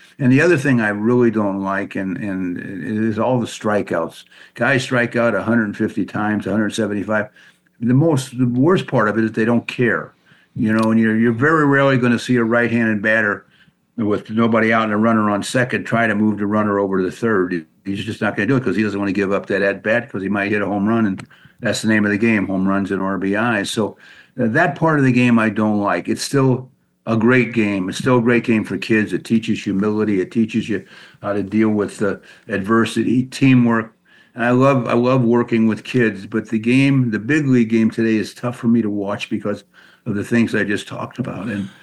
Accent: St. Louis, Missouri, United States; But my favorite player was Stan the Man Musial growing up in St. Louis

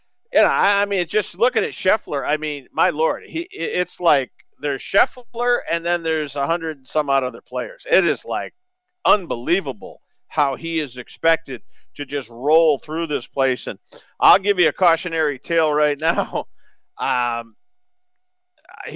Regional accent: Northeast, United States; I come from the Northeast down here.

